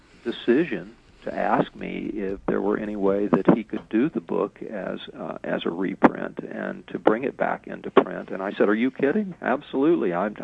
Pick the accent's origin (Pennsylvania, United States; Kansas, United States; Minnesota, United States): Kansas, United States; I grew up in Kansas and we had no baseball team immediately in the vicinity, of course.